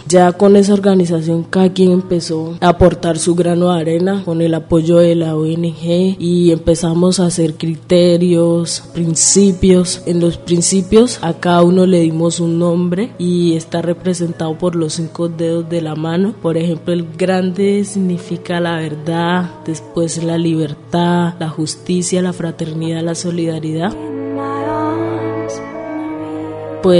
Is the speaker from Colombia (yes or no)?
yes; Chocó, Colombia; vengo de las comunidades del Cacarica, de una parte de Colombia que es el departamento del Chocó, queda ubicado al noroeste.